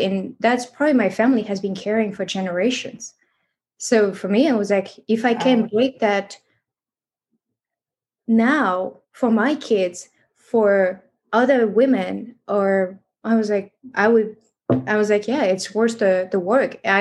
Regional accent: France; English is a second language; I grew up in France in a traditional family with so many limiting beliefs.

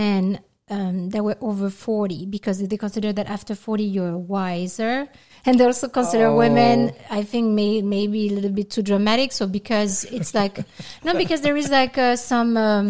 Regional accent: France; I was born in France and I grew up in France and everything.

